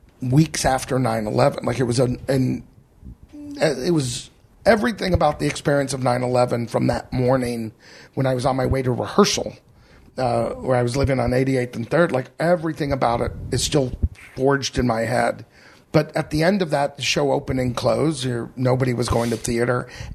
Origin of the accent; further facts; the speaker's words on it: Texas, United States; I'm a kid from Texas.